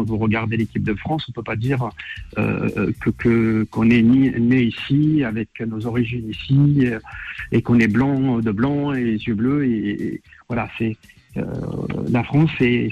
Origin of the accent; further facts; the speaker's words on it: Algiers, Algiers Province, Algeria; moved away as an adult; je suis né à Alger, j'ai vécu à Alger jusqu'à l'âge de 23 ans. Ma famille est en Algérie, donc c'est chez moi. Même si je connais personne, je connais tout le monde, c'est mes racines.